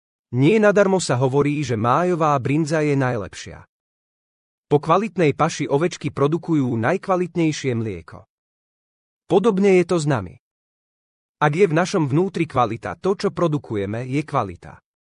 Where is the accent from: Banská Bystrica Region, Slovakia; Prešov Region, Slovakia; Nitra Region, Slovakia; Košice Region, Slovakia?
Prešov Region, Slovakia; Levoča; Zároveň to pre mňa znamená, že by som mal odísť z rodnej Levoče do Bratislavy.